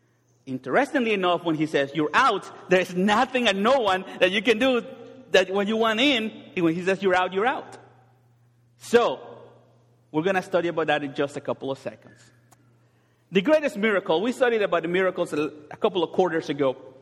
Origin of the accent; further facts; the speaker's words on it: Mexico; I grew up in Mexico